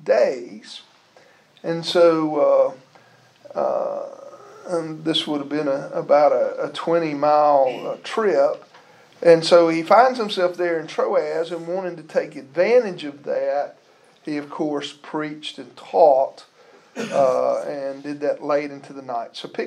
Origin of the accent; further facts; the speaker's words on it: Louisiana, United States; growing up in South Louisiana, it was hot, so, muggy.